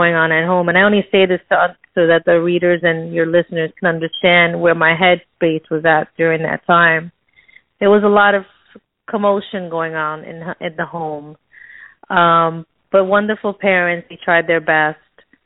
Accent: New York, United States; also born or lived in Miami Beach, Florida; Okay, well, I'm from originally from New York. We're Puerto Rican. We moved to Miami Beach from Hollywood.

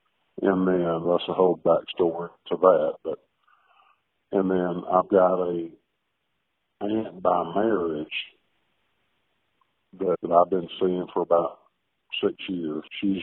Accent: Sanford, Alabama, United States; Hello, Kathy. I'm from Sanford, Alabama.

